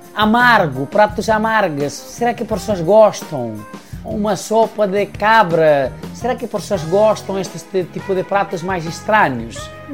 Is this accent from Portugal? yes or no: no; Nepal; Portuguese is a second language; Eu sou nepalês, faço cozinha italiana, trabalho desde 92.